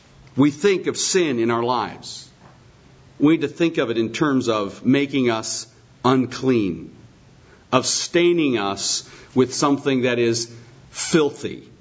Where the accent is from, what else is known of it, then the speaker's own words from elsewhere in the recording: Colorado, United States; when I grew up out in Colorado and visited my grandfather's farm